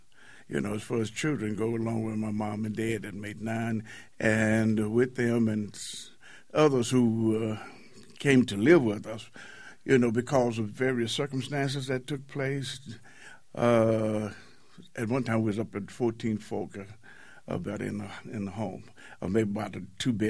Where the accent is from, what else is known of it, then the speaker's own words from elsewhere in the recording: Waco, Texas, United States; I didn't grow up in East Waco. I grew up in North Waco until I was like 16 years old.